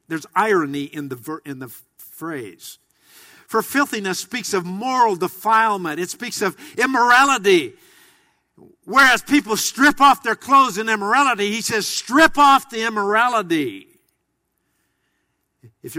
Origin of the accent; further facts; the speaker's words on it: Iowa, United States; You see, I was raised on mashed potatoes and gravy, fried chicken or roast beef, and corn. I come from Iowa.